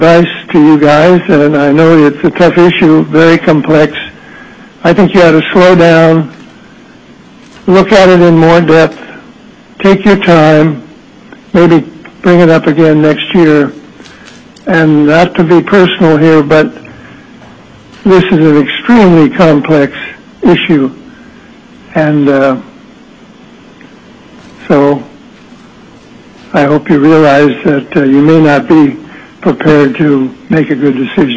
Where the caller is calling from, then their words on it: Anchorage, Alaska, United States; I'm speaking from Anchorage.